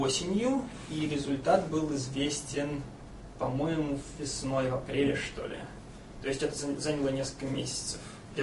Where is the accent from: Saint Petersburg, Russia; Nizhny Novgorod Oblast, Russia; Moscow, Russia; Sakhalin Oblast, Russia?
Saint Petersburg, Russia; я из Петербурга, учусь там в аспирантуре, заканчиваю на самом деле аспирантуру в Университете информационных технологий, механики и оптики.